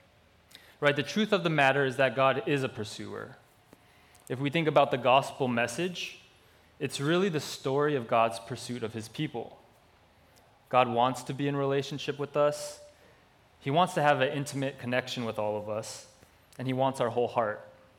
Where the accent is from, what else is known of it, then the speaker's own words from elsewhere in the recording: Hawaii, United States; accent: Hawaiian; She didn't want me to get into my Hawaiian accent, and you know, that always happens when you go there, you start talking like